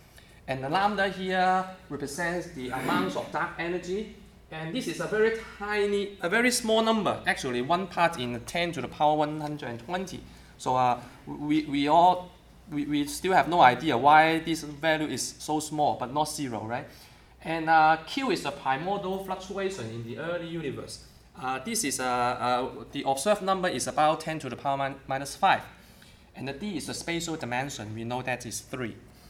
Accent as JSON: {"language": "English", "country": "Hong Kong", "said": "I come from Hong Kong."}